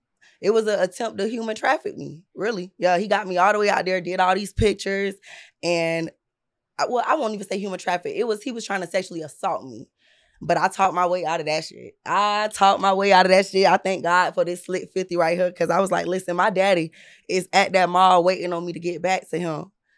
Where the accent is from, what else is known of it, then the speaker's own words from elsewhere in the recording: St. Petersburg, Florida, United States; But I'm from St. Pete, born and raised.